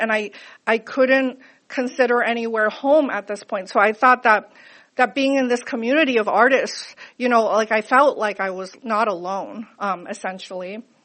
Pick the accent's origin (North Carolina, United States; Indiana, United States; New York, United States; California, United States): California, United States; I might end up having to write another book, about growing up in the Silicon Valley